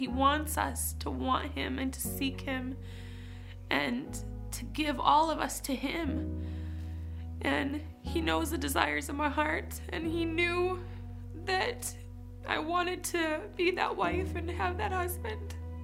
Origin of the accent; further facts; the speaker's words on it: Jim Falls, Wisconsin, United States; I was born and raised in Jim Falls in a Christian family with two wonderful, still married Christian parents.